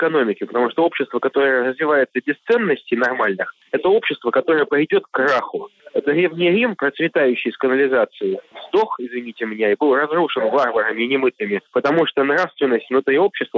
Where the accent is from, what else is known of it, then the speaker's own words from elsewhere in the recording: Saint Petersburg, Russia; я из Петербурга, поэтому, ну, пускай идет